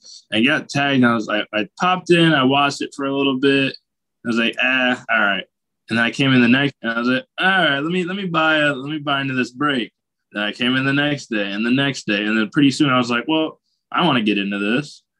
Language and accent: English; Connecticut, United States; I grew up in Connecticut. I did my high school. I went to Lawrence Academy. So I did prep school right outside of Boston.